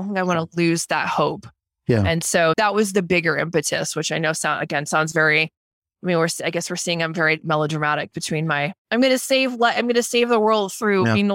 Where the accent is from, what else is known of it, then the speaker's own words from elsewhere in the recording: Iowa, United States; I grew up in Iowa. I was going to Iowa State University